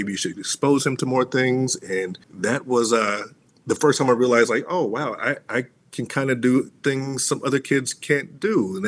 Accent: Dayton, Ohio, United States; Well, I'm originally from Southern Ohio, Dayton, Ohio, born and raised, and was always a highly creative little kid.

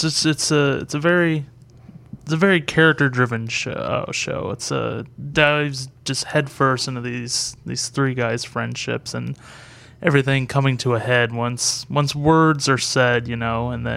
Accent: Michigan City, Indiana, United States; also born or lived in Rolling Prairie; Well, I was born and raised in Michigan City. After my parents split up, I moved kind of out to the Rolling Prairie area and went to school at New Prairie High School.

